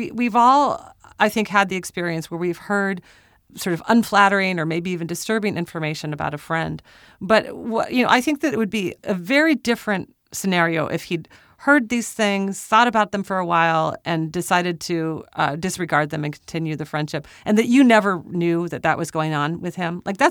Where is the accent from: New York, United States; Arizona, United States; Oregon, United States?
Oregon, United States; Portland; We're recording here in Portland, Oregon, in my hometown